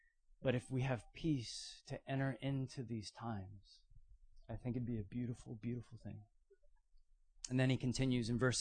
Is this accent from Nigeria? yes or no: no; Canada; So I grew up in Canada.